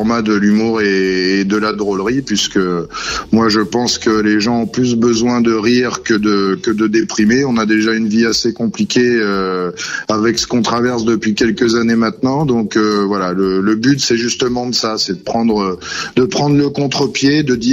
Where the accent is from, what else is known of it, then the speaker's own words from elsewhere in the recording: Cognac, Nouvelle-Aquitaine, France; born there; ma naissance à Cognac sous les effets de l'alcool, hein, puisque je suis né dans le Cognac